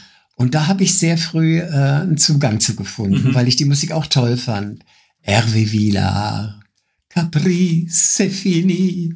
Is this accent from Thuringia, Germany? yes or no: no; Freiburg, Baden-Württemberg, Germany; Ich bin in Freiburg aufgewachsen. Ich bin 1952 geboren. Und Freiburg war in 50er Jahren extrem konservativ, unterentwickelt, schwarzwälderisch.